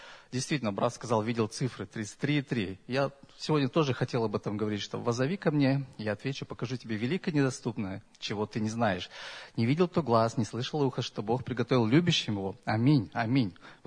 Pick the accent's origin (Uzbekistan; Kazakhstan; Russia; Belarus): Kazakhstan; Almaty; Я приехал из Казахстана, город Алма-Ата.